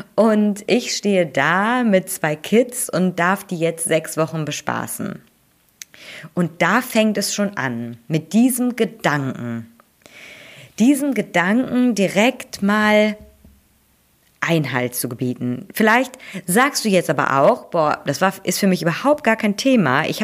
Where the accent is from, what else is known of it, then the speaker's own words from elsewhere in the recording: North Rhine-Westphalia, Germany; Ich komme ja auch aus NRW, ne?